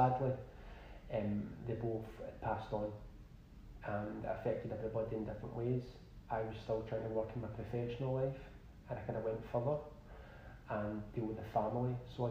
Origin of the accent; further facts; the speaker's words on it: Glasgow, Scotland, United Kingdom; So, I'm 35. I was born in Glasgow, Southside. I'm not born at the south side, born in the hospital obviously, but I was from the south side, the deep south as they call it